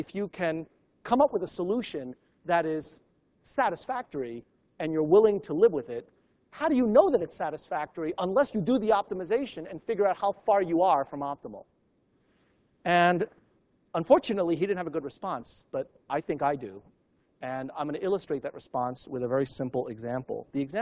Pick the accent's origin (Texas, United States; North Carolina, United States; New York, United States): New York, United States; New York City; When I was 6 years old, growing up in New York City, superhero of the day was Superman.